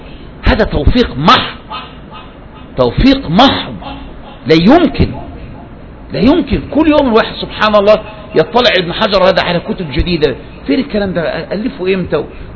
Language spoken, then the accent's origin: Arabic; Upper Egypt, Egypt; ده عندنا في الصعيد، ده عندنا مش عارف ايه